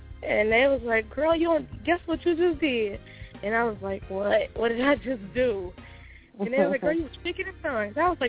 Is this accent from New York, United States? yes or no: no; Detroit, Michigan, United States; I'm from Detroit.